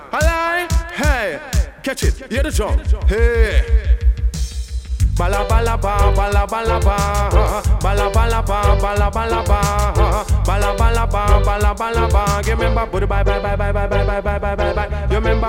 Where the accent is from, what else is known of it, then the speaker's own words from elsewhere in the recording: Jamaica; Well, we as Jamaican don't ram for bring slang.